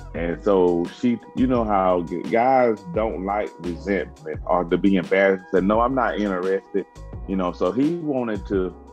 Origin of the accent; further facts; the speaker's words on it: Mississippi, United States; growing up in Mississippi, you know, back then things was hard.